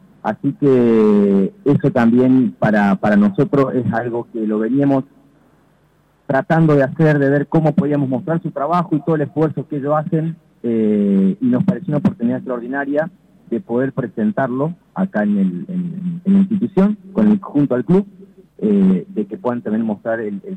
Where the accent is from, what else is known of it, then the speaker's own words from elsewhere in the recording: Morteros, Córdoba, Argentina; nosotros somos de Morteros